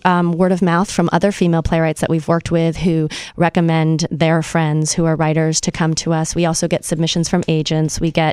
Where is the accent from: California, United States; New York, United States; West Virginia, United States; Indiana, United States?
New York, United States; New York City; we grew up here in New York City, and that's how we got to know each other